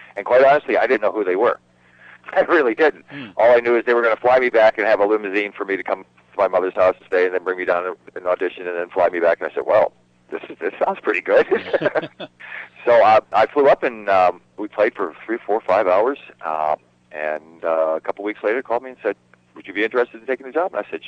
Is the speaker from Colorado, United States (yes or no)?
no; New Haven, Connecticut, United States; a disc jockey in New Haven, Connecticut, where I was from. I was from the New Haven area.